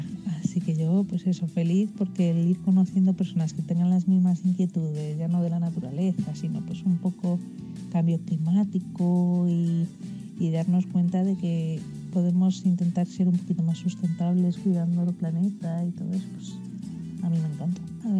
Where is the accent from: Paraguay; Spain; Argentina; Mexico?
Spain; Madrid, Community of Madrid; de Madrid, España.